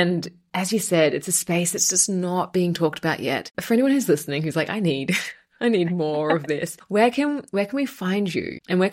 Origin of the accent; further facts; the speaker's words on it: Australia; I come from Australia, so there was a big campaign, sun cancer, and just we're fearful of the sun.